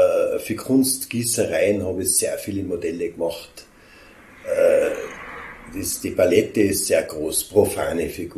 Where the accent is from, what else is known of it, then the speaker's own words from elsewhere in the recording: Hochfilzen, Tyrol, Austria; Wo ich herkomme, bin ein echter Hochfilzer.